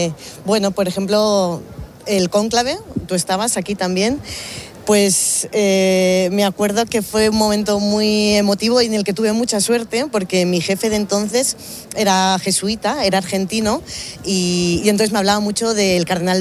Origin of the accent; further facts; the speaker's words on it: Spain; corresponsal española